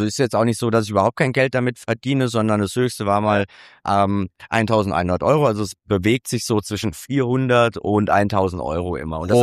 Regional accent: Hesse, Germany; Ich komme aus einem kleinen Dorf in Mittelhessen in der Nähe von Marburg.

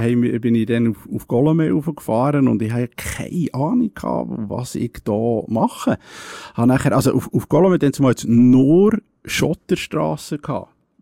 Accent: Switzerland; Als Schweizer hat man den kennt, oder?

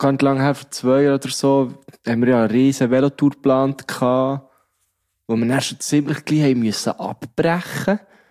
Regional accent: Thun, Bern, Switzerland; Und das, meine Heimatstadt. Wie schön.

